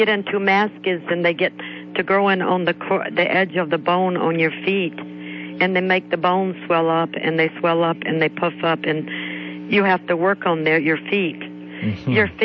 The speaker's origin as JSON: {"language": "English", "region": "the South", "country": "United States", "said": "Yeah, I'm from the South."}